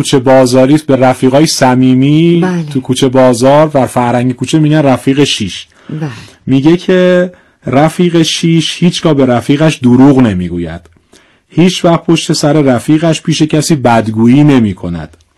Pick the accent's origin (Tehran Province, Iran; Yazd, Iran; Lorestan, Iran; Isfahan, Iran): Tehran Province, Iran; Tehran; به جهتی که بچه تهران هستم، مسائل تاریخ تهران برام خیلی جذابه